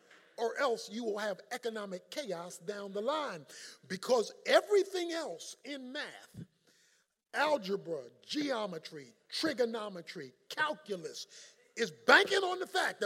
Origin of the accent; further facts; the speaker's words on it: Baltimore, Maryland, United States; Now, I'm just from 30 minutes from here. I'm from Baltimore, Maryland